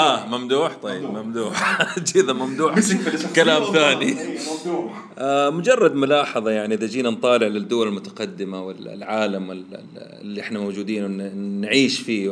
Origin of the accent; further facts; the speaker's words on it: Saudi Arabia; طب ما احنا سعوديين،